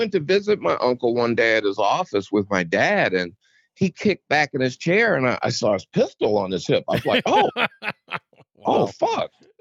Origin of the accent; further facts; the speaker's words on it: Flint, Michigan, United States; Growing up in Flint was the best.